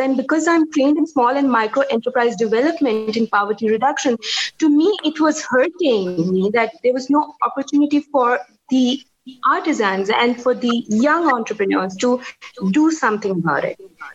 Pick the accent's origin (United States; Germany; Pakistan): Pakistan; Islamabad, Islamabad Capital Territory; I was brought up and raised in Pakistan. I'm an 80s kid in 88. I do remember Zia's plane crash. Because I've been, you know, brought up in Islamabad